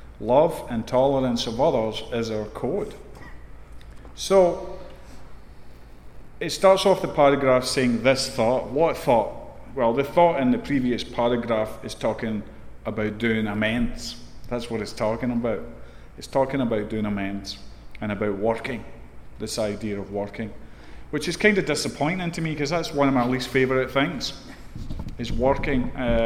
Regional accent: Scotland, United Kingdom; So I'm from Scotland, so that excuse doesn't really carry much weight with me.

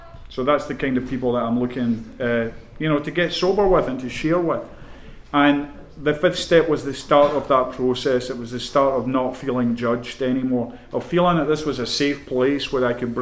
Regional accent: Scotland, United Kingdom; I grew up in Scotland. It rains there all the time.

